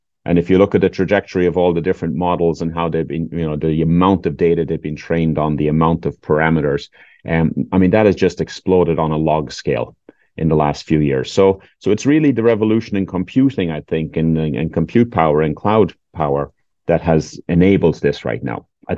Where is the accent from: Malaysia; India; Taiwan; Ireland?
Ireland; also born or lived in United States; now in Portugal; I was born and raised in Ireland, but I've moved around the world. I now live in Portugal as of about 4 months ago. This is the 7th country I've lived in.